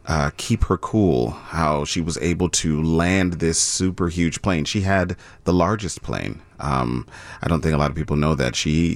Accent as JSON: {"language": "English", "town": "Chicago", "region": "Illinois", "country": "United States", "tie": "born or raised there", "said": "I did. I grew up in Rogers Park and Edgewater. I kind of split my time. I started most of my formative years in Edgewater"}